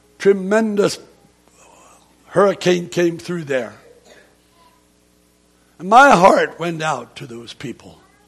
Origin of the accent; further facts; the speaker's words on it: Pennsylvania, United States; born there; It's not my fault that I was born in Lancaster County. Neither am I to be praised about it because I had nothing to do with it. I was just born there.